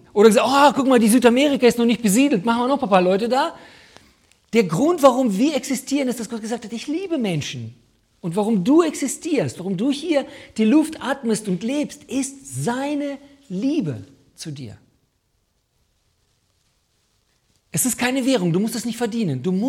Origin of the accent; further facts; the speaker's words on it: Weilerswist, North Rhine-Westphalia, Germany; ich komme aus Weilerswist